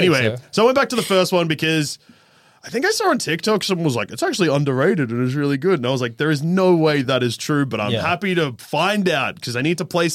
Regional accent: Australia; as I am Australian

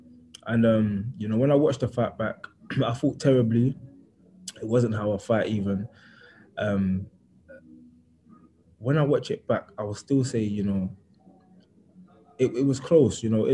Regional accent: London, United Kingdom; people are forgetting that I grew up in East London. I grew up in East London, and I grew up a certain type of way

